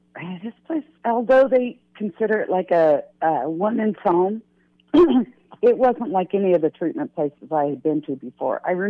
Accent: San Diego, California, United States; I mean, I'm from San Diego, so when we say cold, it's definitely not North Dakota cold

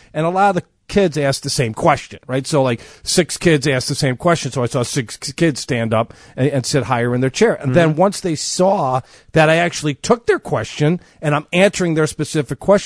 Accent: Northbrook, Illinois, United States; I'm from Northbrook.

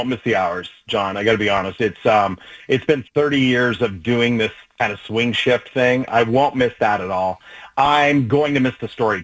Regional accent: Warrenton, Oregon, United States; I grew up on the North Coast in Warrenton, and I would look for stories that were kind of centric to the North Coast

